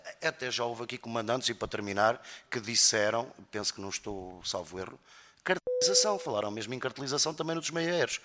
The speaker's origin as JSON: {"language": "Portuguese", "region": "Centro", "country": "Portugal", "said": "Eu sou da Zona Centro, de Dragão Grande"}